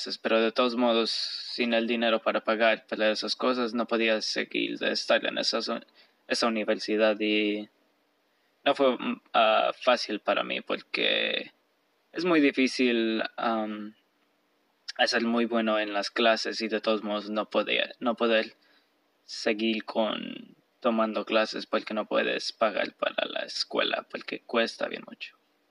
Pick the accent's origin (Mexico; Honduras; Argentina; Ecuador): Mexico; now in United States; ya le he dicho a todas las personas que soy de México